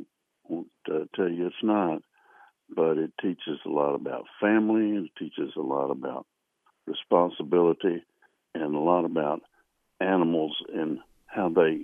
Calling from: Cary, North Carolina, United States; I'm calling from Cary, North Carolina.

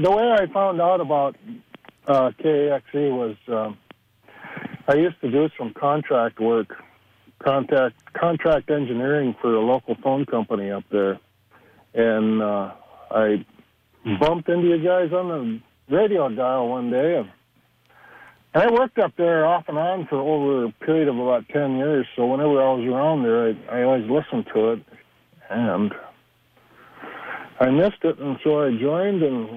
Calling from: South Dakota, United States; I live in South Dakota.

